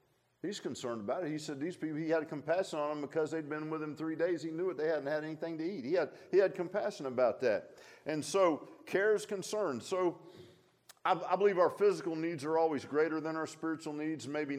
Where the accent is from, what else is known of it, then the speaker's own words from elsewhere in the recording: Virginia Beach, Virginia, United States; I grew up in Virginia Beach, and at that time, Virginia Beach was a sleepy little, you know, town compared to today. It was, you know, I'd never been in a big city. Moved up to Northern Virginia